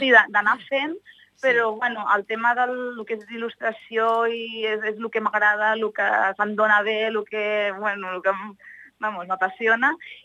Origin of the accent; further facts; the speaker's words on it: Barcelona, Catalonia, Spain; now in Torrefarrera, Spain; jo soc de Barcelona, però visc a Torreferrera des de fa, doncs, uns 6 anys, més o menys, o 7 anys, i uns quants més que volto per Lleida.